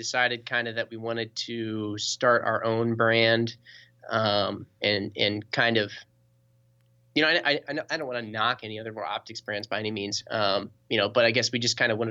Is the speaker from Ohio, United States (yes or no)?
no; Middleton, Wisconsin, United States; But I started back when we were in Middleton, and I'm from Middleton myself.